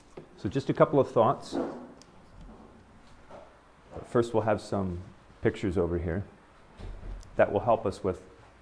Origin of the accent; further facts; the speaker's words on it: United States; I grew up in the States.